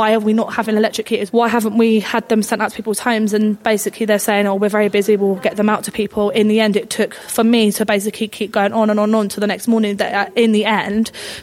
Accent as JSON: {"language": "English", "town": "Barnet", "region": "London", "country": "United Kingdom", "tie": "born or raised there", "said": "we've all born and bred in Barnet, lived here."}